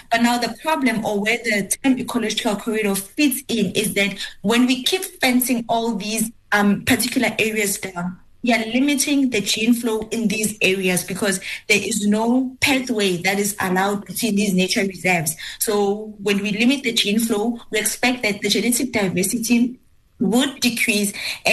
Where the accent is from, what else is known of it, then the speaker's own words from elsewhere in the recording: South Africa; I think I'll speak about South Africa since I'm from South Africa